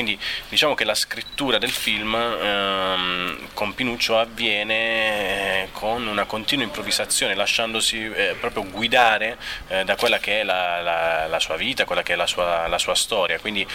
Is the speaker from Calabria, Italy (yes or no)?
no; Bitonto, Apulia, Italy; siamo dello stesso paese, siamo di Bitonto